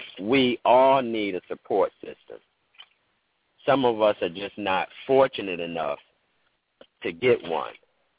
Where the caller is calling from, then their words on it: Detroit, Michigan, United States; I'm calling in from Detroit, Michigan.